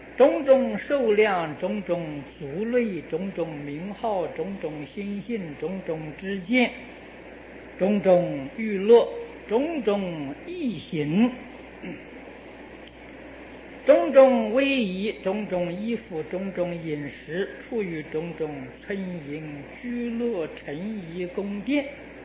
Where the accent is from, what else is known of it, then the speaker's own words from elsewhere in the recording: China; 这就是我们中国人所讲的啊，树神。